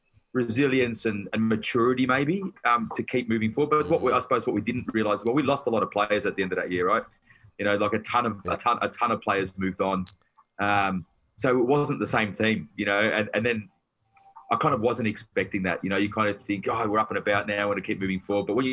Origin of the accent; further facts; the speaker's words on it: Victoria, Australia; I'm a Wog from the Western Suburbs.